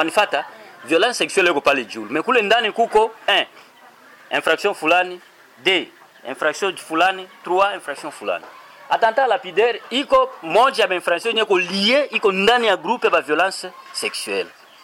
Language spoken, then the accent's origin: French; DR Congo; Vous savez, chez nous au Congo, la possibilité pour une fille de mettre au monde, c'est à partir de 13 à 14 ans.